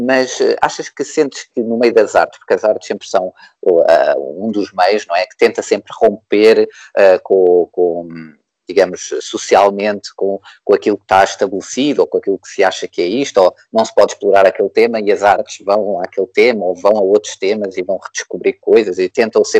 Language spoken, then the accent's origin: Portuguese; Lisbon, Portugal; Exatamente, porque, pronto, não nasci, né, sou lisboeta.